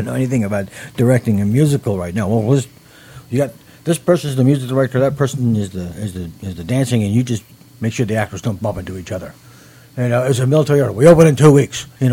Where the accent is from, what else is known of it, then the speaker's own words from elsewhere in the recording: Tampa, Florida, United States; also born or lived in Iowa; I was born in Iowa in 1963, and then in the summertime in 1963, and then by that Labor Day, my dad got a job in Tampa.